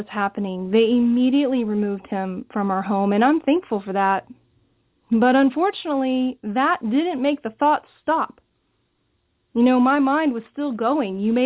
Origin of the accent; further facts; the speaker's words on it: Oklahoma, United States; I was a middle-class kid growing up in Oklahoma with an acre out the back door